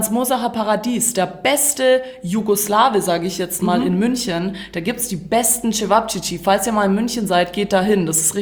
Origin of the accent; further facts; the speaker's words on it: Croatia; now in Germany; Ich war in meiner Heimat und das war sehr, sehr schön.